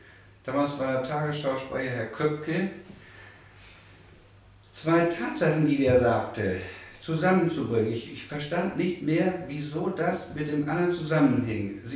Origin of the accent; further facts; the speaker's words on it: Kiel, Schleswig-Holstein, Germany; ich komme aus Kiel